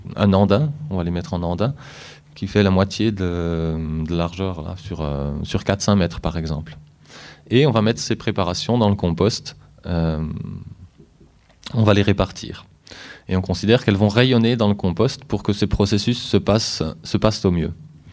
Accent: Grand Est, France; Chez nous en Alsace, on a la chance d'avoir l'Allemagne à côté, la Suisse pas loin

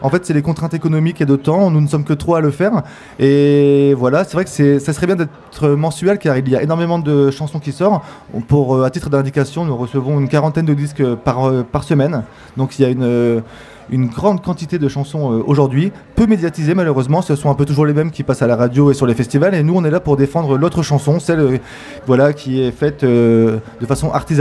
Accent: Hauts-de-France, France; enfin moi je viens du Chemin des Dames, j'habite là-bas.

